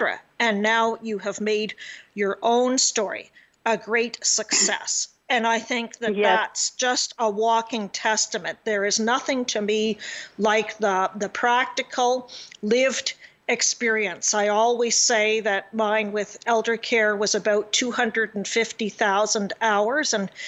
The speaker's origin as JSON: {"language": "English", "country": "Canada", "said": "As a Canadian, we both see the U.S. news and stations as well as the Canadian, right?"}